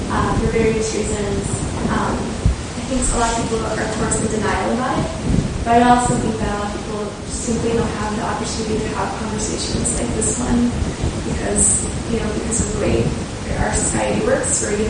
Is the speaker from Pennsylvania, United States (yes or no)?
no; Kentucky, United States; And I grew up in Kentucky and worked with an organization in college that worked against mountaintop mining in the world.